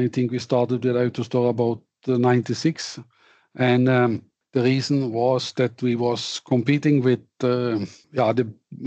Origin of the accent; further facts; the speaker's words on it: Nedre Vats, Vestland, Norway; English is a second language; I was born here in Nedre Vats, which is a small place in the end of one of the Norwegian fjords. And my father and his father again had a grocery store, and I was basically born in the store.